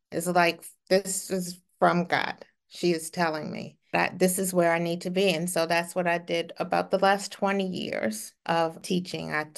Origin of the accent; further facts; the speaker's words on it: Reisterstown, Maryland, United States; I grew up in Reisterstown, Maryland. I went to school there with my mom and dad and two sisters. I am currently living in Carroll County.